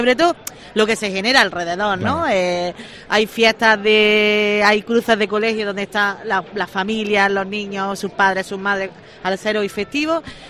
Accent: Granada, Andalusia, Spain; como una granadina más me tiré a la calle y visité las cruces

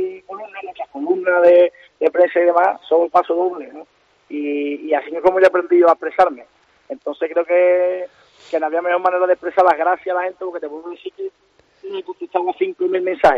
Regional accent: Cádiz, Andalusia, Spain; Se canta en Cádiz, se exporta desde Cádiz, soy de Cádiz.

